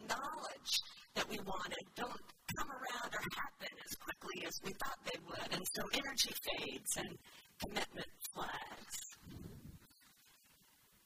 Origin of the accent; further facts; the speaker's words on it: Kiefer, Oklahoma, United States; my folks sold our place, my childhood home, and the 20 acres that I grew up on in Kiefer, Oklahoma. So they relocated to Texas.